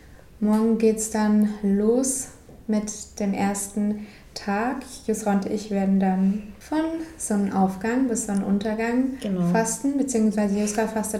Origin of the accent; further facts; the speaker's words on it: Bavaria, Germany; Ja, ich komme ja auch aus Bayern und mein Freundeskreis bestand quasi nur aus nicht-muslimischen Freunden.